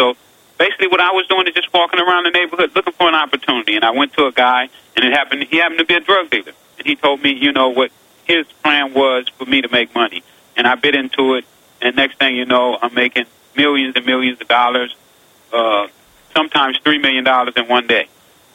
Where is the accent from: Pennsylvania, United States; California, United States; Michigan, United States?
California, United States; Well, you know, I grew up in South Central. I was illiterate.